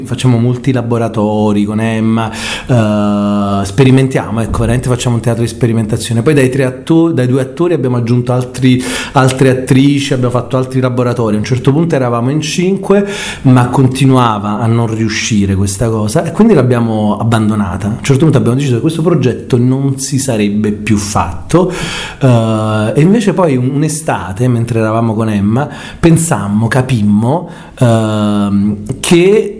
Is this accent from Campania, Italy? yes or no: yes; Naples, Campania, Italy; Io l'ho aiutata, essendo napoletano